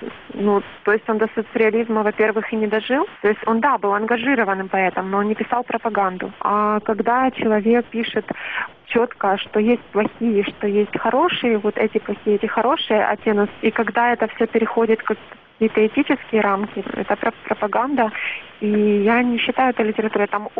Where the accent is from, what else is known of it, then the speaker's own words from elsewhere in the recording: Pervomaisk, Luhansk Oblast, Ukraine; Это классик соцреализма, который происходит из города Первомайска, откуда я родом.